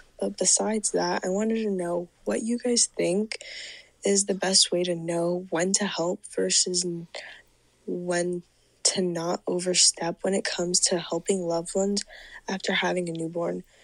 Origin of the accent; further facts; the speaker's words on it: New York, United States; I'm from New York.